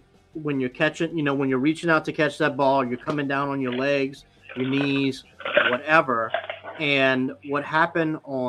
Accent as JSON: {"language": "English", "town": "Thibodaux", "region": "Louisiana", "country": "United States", "said": "I mean, dude, we're from Thibodaux. We played in the grass, you know, all the fields in college are grass, all the fields, you know, you play on as a kid, it's grass."}